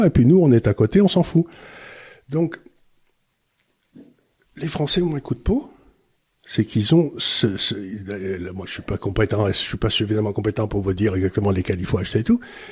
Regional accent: France; on a un coup de peau en tant que Français

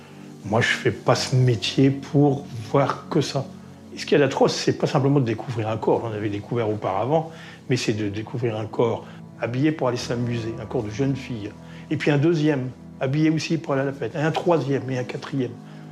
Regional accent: Boulogne-sur-Mer, Hauts-de-France, France; du patois de Boulogne-sur-Mer, que je connais puisque je suis natif de Boulogne-sur-Mer.

